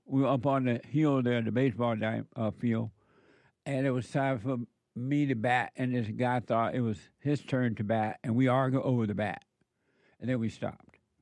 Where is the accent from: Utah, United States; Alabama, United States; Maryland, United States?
Alabama, United States; I remember when I was growing up. Number one, I'm growing up in Alabama there.